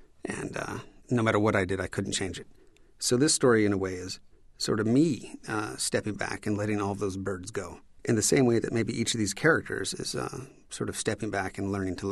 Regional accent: South Carolina, United States; And I grew up outside of Charleston, South Carolina, and we had a lot of cats.

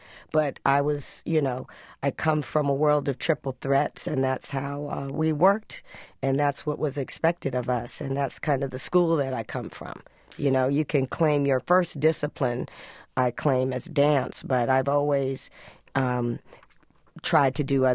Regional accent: Atlanta, Georgia, United States; I grew up in Atlanta across the street from Morehouse College, actually.

